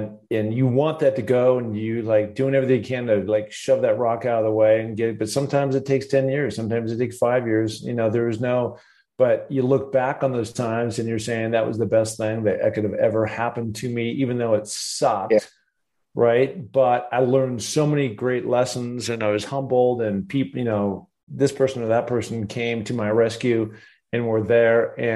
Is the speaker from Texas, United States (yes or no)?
no; Seattle, Washington, United States; By the way, I'm from Seattle, so I know all about rain.